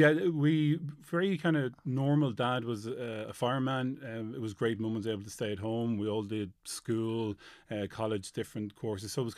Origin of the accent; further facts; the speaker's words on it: County Dublin, Ireland; Yeah, born and reared South County Dublin.